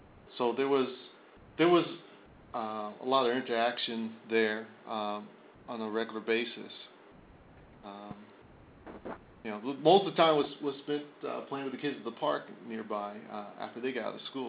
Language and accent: English; Mountain View, California, United States; also born or lived in Oakland; Well, actually, I was born in Oakland, but I don't remember any of it. All my memory of my childhood, up until shortly before I went to community college, was in Mountain View, where I grew up.